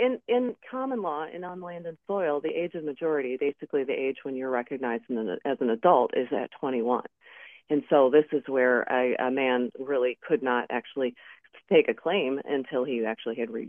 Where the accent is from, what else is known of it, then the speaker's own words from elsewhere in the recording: New York, United States; now in Michigan, United States; You know, I'm from New York. I'm actually a New Yorker born. I am domiciled on Michigan now